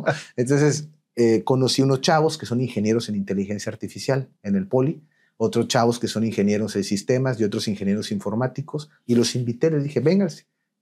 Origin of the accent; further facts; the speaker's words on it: Durango, Mexico; convoqué varios jóvenes de diferentes escuelas en Durango. Yo soy de Durango.